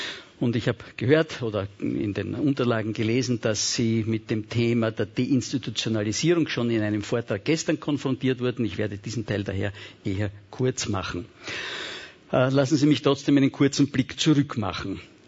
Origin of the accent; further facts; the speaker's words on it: Kagran, Vienna, Austria; Und ich selber bin aufgewachsen in Kagran. Ich bin ein 46er Jahrgang